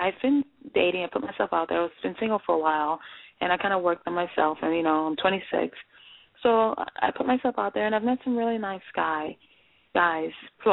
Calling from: North Carolina, United States; I'm calling from the state, North Carolina.

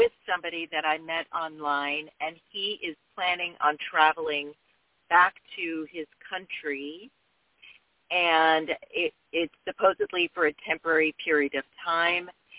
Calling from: California, United States; I'm calling from California.

